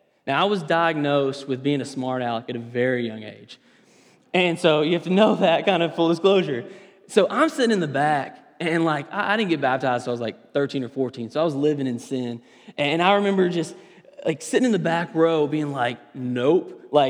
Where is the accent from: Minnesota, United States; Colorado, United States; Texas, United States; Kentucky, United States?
Kentucky, United States; I want to take you back real quick to my childhood. I grew up in Western Kentucky, and we had an elder named Lewis.